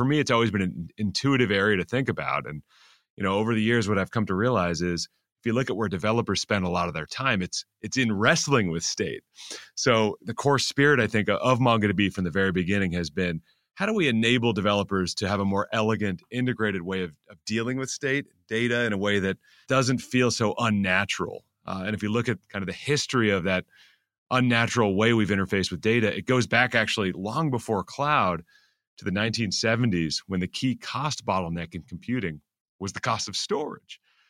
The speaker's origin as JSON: {"language": "English", "region": "California", "country": "United States", "tie": "born or raised there", "said": "I grew up in Silicon Valley"}